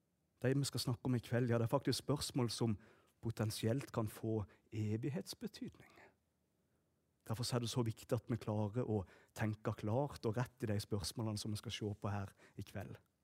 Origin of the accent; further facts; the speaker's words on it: Hægebostad, Agder, Norway; now in Kristiansand, Norway; Jeg er født og oppvokst i Hegebostad, 3 mil nord herifra, så her kan jeg jo mest preke sånn som jeg vil igjen. Vi har flyttet til Kristiansand.